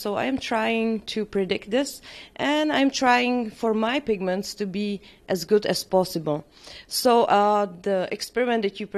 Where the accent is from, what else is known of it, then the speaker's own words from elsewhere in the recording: Czechia; I come from Czech Republic